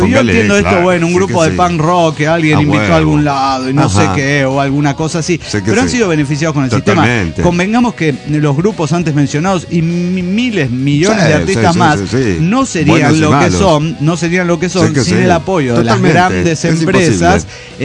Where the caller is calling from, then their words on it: San Luis, Argentina; Soy la China de la Sierra de San Luis, Argentina.